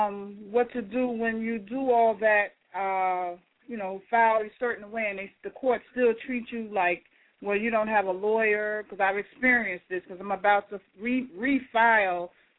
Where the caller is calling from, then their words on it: New Jersey, United States; I'm calling from New Jersey Territory.